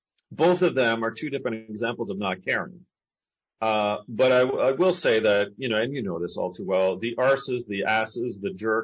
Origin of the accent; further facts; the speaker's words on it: Canada; Me being Canadian, we know that, you know, the personality type up here north of the 49th is one that is kind of sheepish.